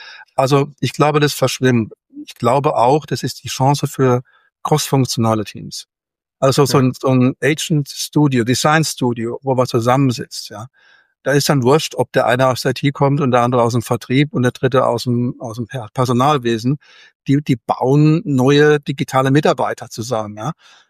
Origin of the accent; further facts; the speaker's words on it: Rhineland-Palatinate, Germany; Wie Hausmacher, Leberwurst in der Pfalz. Ich komme aus der Pfalz.